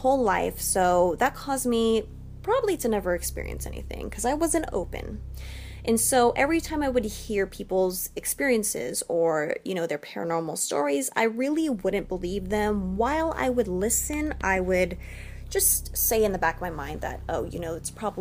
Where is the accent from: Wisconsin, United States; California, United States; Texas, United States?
California, United States; Los Angeles; I'm from Los Angeles, California